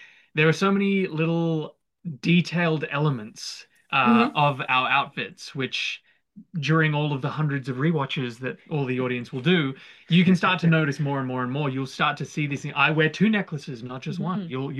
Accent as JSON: {"language": "English", "country": "Australia", "said": "figure out immigration stuff, but I'm Australian."}